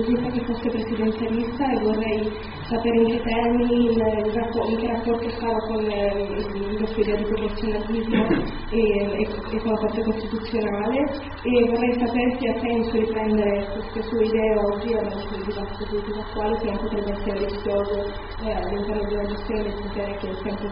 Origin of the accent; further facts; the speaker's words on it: Cuneo, Piedmont, Italy; Io sono di Cuneo, quindi ho ben presente la lapide.